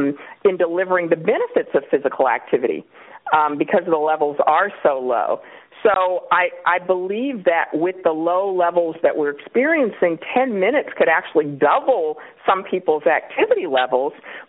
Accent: Kansas City, Kansas, United States; now in California, United States; Okay. Well, I'm from Kansas City, Kansas, originally.

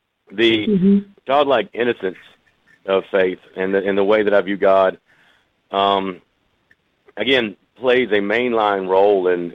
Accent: Athens, Georgia, United States; I grew up in Athens, most of that spent about 20 minutes south of there in Oglethorpe County.

